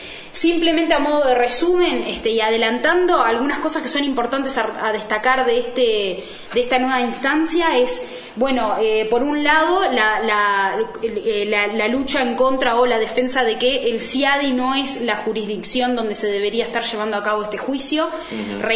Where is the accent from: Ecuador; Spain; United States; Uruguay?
Uruguay; Montevideo; Yo soy montevideana, pero estoy casada con un canario